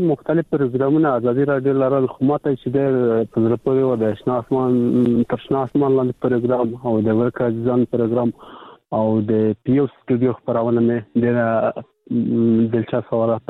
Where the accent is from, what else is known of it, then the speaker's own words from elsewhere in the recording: Maidan Wardak, Afghanistan; ده وردګ ولا